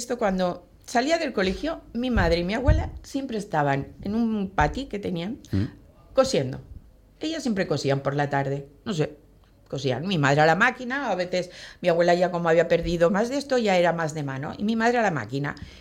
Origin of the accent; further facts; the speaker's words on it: El Prat de Llobregat, Catalonia, Spain; Perquè jo soy del Prat de Llobregat.